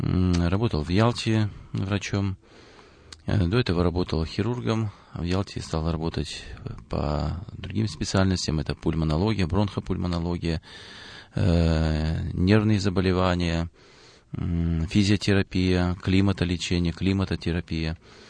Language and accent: Russian; North Caucasus, Russia; born there; moved away as an adult; now in Yalta; Родился я на Северном Кавказе.